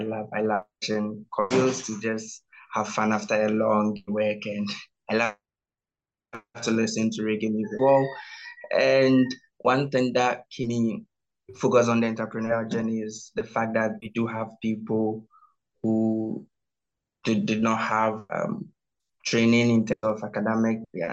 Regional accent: Accra, Greater Accra, Ghana; I grew up in Ghana at a place we call the capital city of Ghana, which is Accra, in a town called Amasa. Yeah, so that's where I grew up.

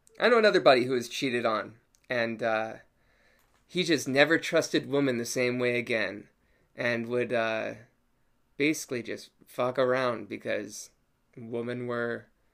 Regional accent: Canada; I'm Canadian. Everyone loves Canadians.

